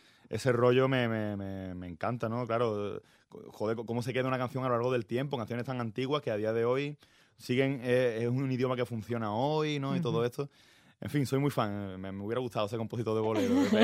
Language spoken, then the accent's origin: Spanish; Málaga, Andalusia, Spain; pese a que yo soy de Málaga, ¿no?